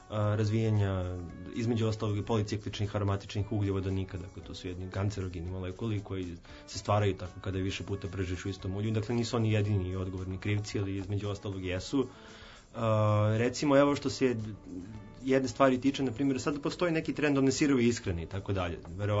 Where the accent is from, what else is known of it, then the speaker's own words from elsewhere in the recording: Belgrade, Serbia; kod nas u Srbiji, u Beogradu